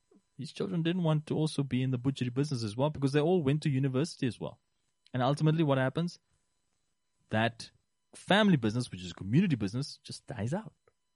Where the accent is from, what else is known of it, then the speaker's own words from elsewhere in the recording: Rehoboth, Hardap, Namibia; when I grew up in Rehoboth specifically